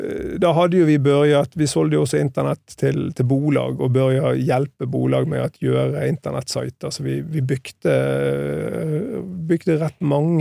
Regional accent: Bergen, Vestland, Norway; Swedish is a second language; Bergen baserade. Jag är från Second City, så det Norges Göteborg kan man kalla det för.

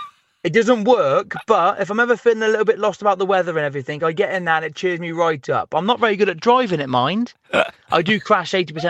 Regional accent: Chipping Norton, South East England, United Kingdom; And that is my hometown. It's a small little town in the middle of the Cotswolds. And I grew up there. I was born there. I was raised there. And I'm still here now.

